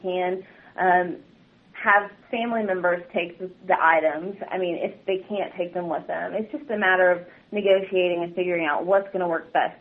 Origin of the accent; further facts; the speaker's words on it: Rowlett, Texas, United States; Well, I grew up in Rowlett, which is just east of Dallas. And from there, I went to Southwestern University, which is in Georgetown, Texas, north of Austin.